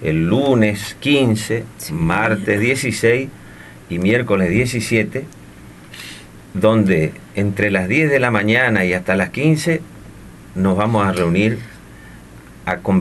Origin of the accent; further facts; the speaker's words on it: Resistencia, Chaco, Argentina; yo salí a tocar fuera de Resistencia, andar los caminos, y yo hablo del lugar de donde vengo